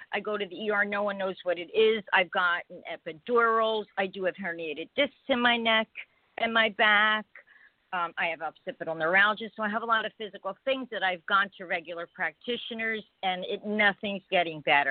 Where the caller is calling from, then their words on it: New Jersey, United States; I'm from New Jersey.